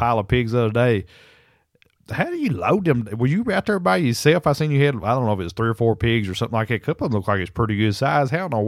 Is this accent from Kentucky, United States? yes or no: yes; Kentucky, United States; I've done some stuff here in Kentucky in my home state. First time ever night hunting my home state.